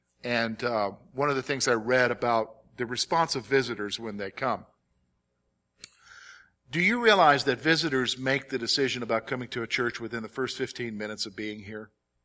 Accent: the South, United States; She went to a church over near Spicksburg, PA, and I came from the South, and first Sunday, I'm wearing a suit.

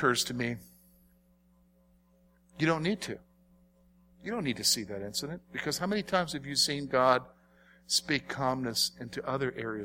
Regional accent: South Carolina, United States; And I remember as a boy growing up in South Carolina, my family would take...

